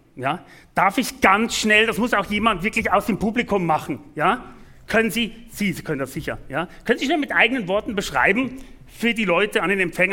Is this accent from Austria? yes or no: no; Switzerland; man kann den Wolf ab Herbst bei uns in der Schweiz präventiv abschießen